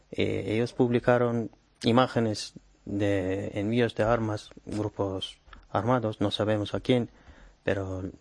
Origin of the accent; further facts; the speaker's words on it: Turkmenistan; Spanish is a second language; De Turquemenia.